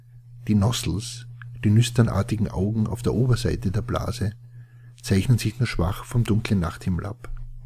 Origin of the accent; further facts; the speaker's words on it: Graz, Styria, Austria; Entstanden ist dieses Bild am späten Abend in meiner Heimatstadt Graz.